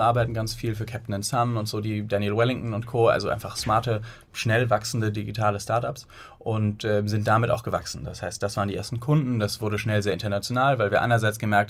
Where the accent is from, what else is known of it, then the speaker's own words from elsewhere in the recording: Bonn, North Rhine-Westphalia, Germany; born there; now in Hamburg, Germany; Wir sind eigentlich geboren in Bonn und sind dann mit der Zeit nach Hamburg gezogen, nach dem Studium